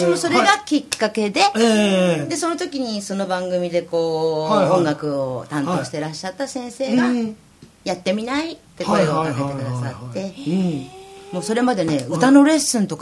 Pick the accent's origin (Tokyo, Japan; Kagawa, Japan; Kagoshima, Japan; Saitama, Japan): Tokyo, Japan; Yotsuya; born there; 出身、生まれは、うん、東京の四ツ谷です。